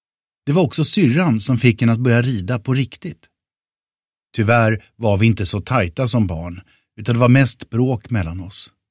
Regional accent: Surahammar, Västmanland County, Sweden; also born or lived in Västerås; men jag är född i Sverige, närmare bestämt i Västerås. Pappa och mamma är däremot från Finland och kom till Surahammar efter kriget.

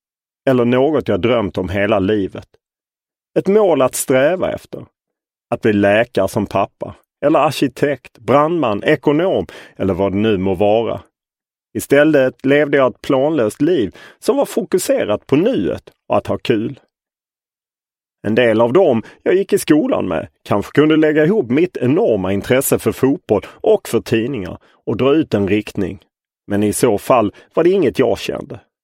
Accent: Lund, Skåne, Sweden; född och uppvuxen i Lund, i en borgerlig och akademisk släkt

